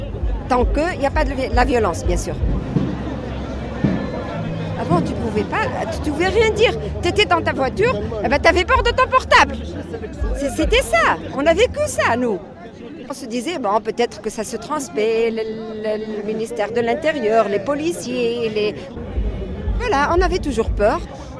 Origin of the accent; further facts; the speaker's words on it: Tunisia; Je suis fière de la Tunisie, moi.